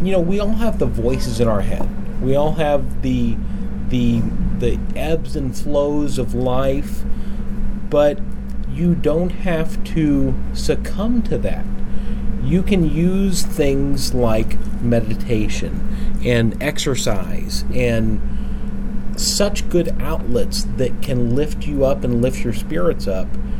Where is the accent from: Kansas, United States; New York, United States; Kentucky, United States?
Kentucky, United States; Louisville; I grew up in Louisville. I've lived in Louisville my whole life.